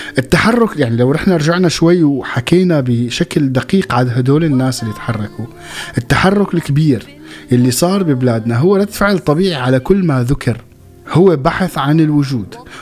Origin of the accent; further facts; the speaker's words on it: Syria; بحالتنا مثلا نحن كسوريين